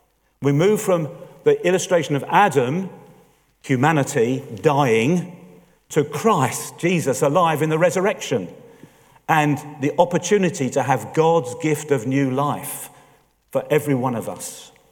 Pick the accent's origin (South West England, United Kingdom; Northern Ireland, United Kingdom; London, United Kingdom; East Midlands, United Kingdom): London, United Kingdom; but being a Londoner, I actually heard him speak once.